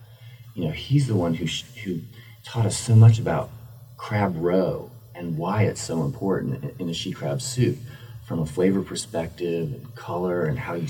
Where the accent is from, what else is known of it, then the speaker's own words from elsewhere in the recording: Charleston, South Carolina, United States; we truly feel that we owe Charleston everything, because it was really growing up in the Charleston food culture that made us interested and made us want to dig deeper into its culture.